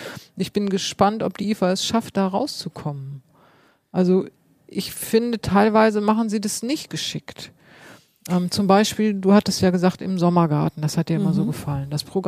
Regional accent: Hanover, Lower Saxony, Germany; Als Hannoveranerin natürlich sehr groß

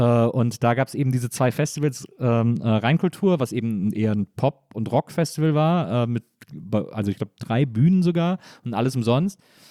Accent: Wesseling, North Rhine-Westphalia, Germany; ich bin ja in Wesseling groß geworden

